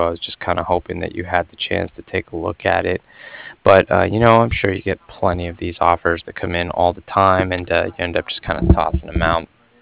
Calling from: Cardiff, Wales, United Kingdom; I was actually calling from Cardiff

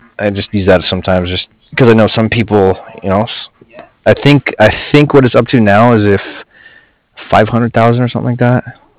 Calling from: San Diego, California, United States; I'm actually out in San Diego.

